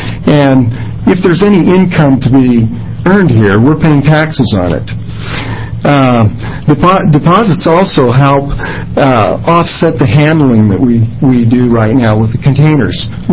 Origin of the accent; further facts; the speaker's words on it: Corvallis, Oregon, United States; I'm from Corvallis, and we have bottling businesses in Medford, Corvallis, and Tillamook, Oregon